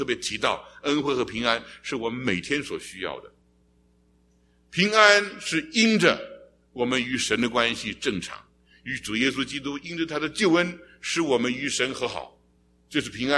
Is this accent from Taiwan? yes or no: no; China; 我们中国人跟回教徒接触很多，在西江那一带有很多的回教徒，所以这些研究对于我们中国人传福音也有很大的帮助。